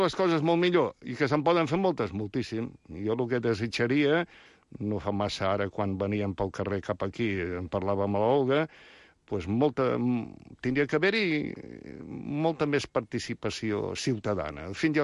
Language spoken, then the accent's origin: Catalan; Barcelona, Catalonia, Spain; Jo sóc fill de Barcelona.